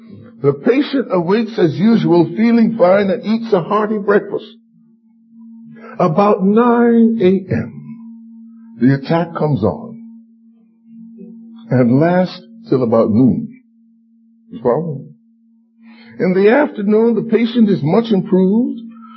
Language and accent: English; New York City, New York, United States; When I grew up in New York City, and I mentioned it to the folks last night, if by midnight you had not completed your food shopping, you would starve until Monday morning.